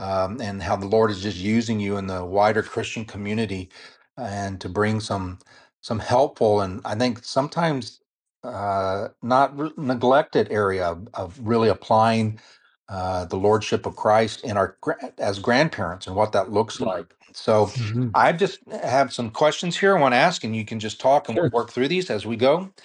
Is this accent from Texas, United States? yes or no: yes; San Antonio, Texas, United States; also born or lived in New York; contemplating leaving New York to come to San Antonio, where we're both from San Antonio